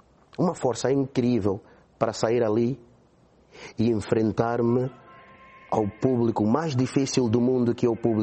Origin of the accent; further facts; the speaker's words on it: Angola; moved away; Lembro-me da primeira vez que eu saí de Angola